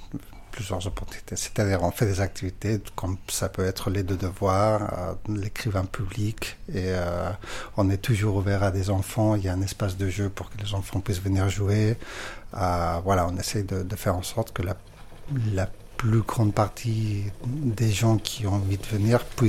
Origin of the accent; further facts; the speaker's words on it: Barcelona, Catalonia, Spain; French is a second language; moved away as an adult; now in Pantin, France; moi, je suis de Barcelone à l'origine, où j'ai vécu jusqu'à mes 35 ans. Donc, cela fait environ 10 ans que je suis à Paris, au Verrier, Pantin. Moi, je vis à Pantin, concrètement, depuis 2 ans, pas très loin d'ici.